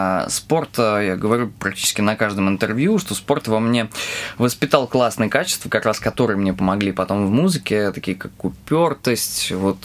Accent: Korolyov, Moscow Oblast, Russia; У нас была первая в Королеве, это мой родной город, группа

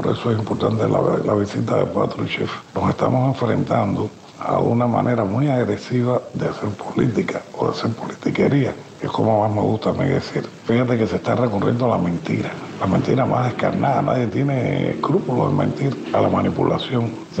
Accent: Cuba; como cubano pienso que, como académico cubano, pienso que es muy positivo

